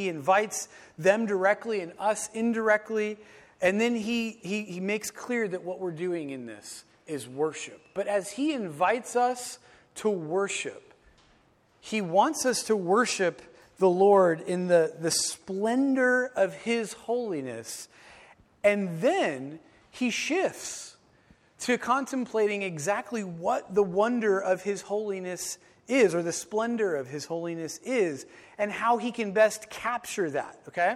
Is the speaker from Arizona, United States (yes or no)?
yes; Arizona, United States; moved away; So one of the things that I miss from growing up in Arizona, along with missing the dry heat, which I never thought I would miss, but now I officially miss the dry heat.